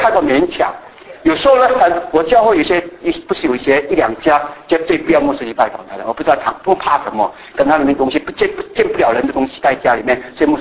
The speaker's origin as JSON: {"language": "Chinese", "country": "China", "also_born_or_lived": "Singapore / Canada", "said": "我们中国人的文化是这样的，所以我们中国人的形象这么糟糕。对，我以前在新加坡、在加拿大读书的时候，我在美国在加拿大的华的教会做礼拜"}